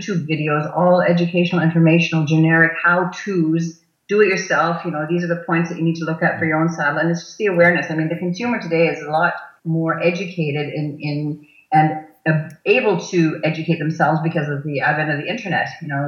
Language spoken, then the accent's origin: English; Germany; now in Toronto, Canada; Well, we came over in 1986 from Germany when Jochen was asked to be the official saddler for the World Dressage Championships.